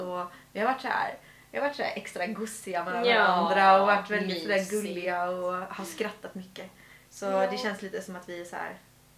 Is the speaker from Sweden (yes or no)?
yes; Kalmar, Kalmar County, Sweden; Jag kommer från Kalmar.